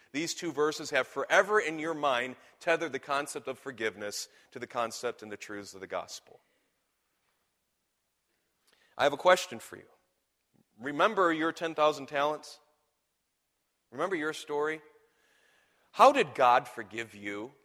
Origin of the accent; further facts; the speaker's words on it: Michigan, United States; I'm from Michigan, as you know. Wolverines.